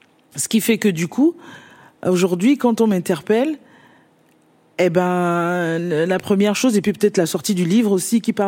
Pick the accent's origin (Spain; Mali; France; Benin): Benin; Bon, bref, donc, oui, je suis béninoise